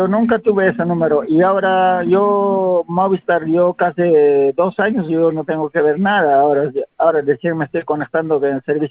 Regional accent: Peru; Yo soy extranjero, yo soy peruano.

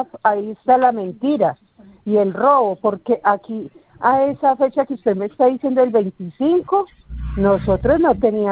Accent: Colombia; como yo soy de Colombia

